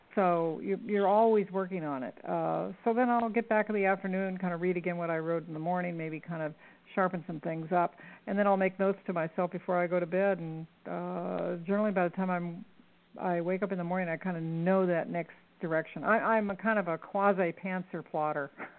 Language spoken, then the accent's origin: English; Arizona, United States; I grew up in the Arizona deserts, and I used to watch the Indians weave their blankets.